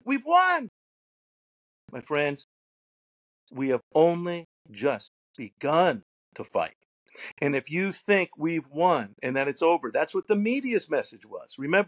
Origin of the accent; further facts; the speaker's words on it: United States; And many Americans, and again, I'm one. I'm an American.